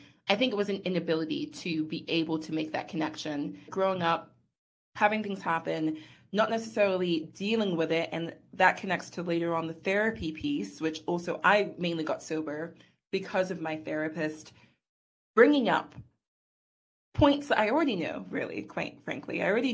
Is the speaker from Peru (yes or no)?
no; England, United Kingdom; born there; my family's British. Like, I was born in England. So I don't know if that's an added identity point. I'm sure there's that part too. I come from a Caribbean background.